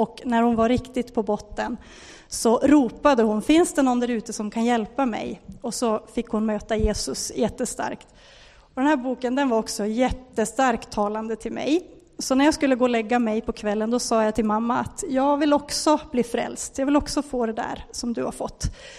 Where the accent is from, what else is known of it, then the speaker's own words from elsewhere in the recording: Gällivare, Norrbotten County, Sweden; För jag är uppvuxen i Gällivare.